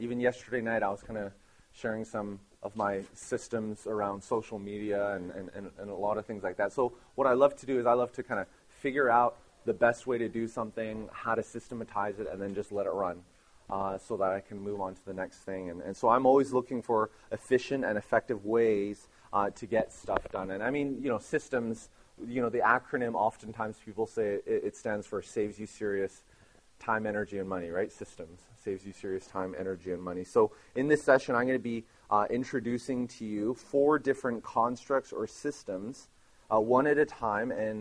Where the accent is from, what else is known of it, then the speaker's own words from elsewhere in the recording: Vancouver, British Columbia, Canada; also born or lived in Ottawa / Montreal / Korea / Edmonton; now in Nashville, United States; I grew up in Vancouver, born and raised there, and I've pastored in Ottawa, Montreal, Korea, and Edmonton. And I moved to Nashville a couple of years ago